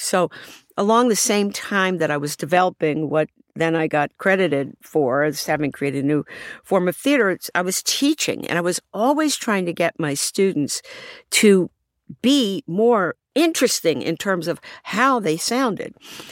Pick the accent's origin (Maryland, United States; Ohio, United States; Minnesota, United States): Maryland, United States; Baltimore; And so for most of my youth, I grew up around Black people who did not have that accent. When I went to college, people thought I sounded Southern.